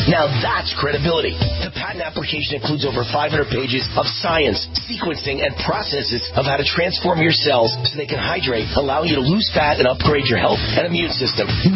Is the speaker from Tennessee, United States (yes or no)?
no; New York, United States; now in Las Vegas, United States; I am a New Yorker even though I live in Las Vegas. I'll always be a New Yorker.